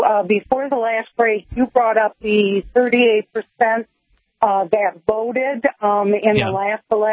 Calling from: Michigan, United States; I'm saying this because I'm calling from Michigan

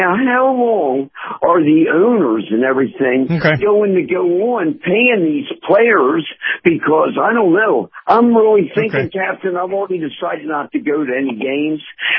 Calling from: St. Petersburg, Florida, United States; from St. Pete.

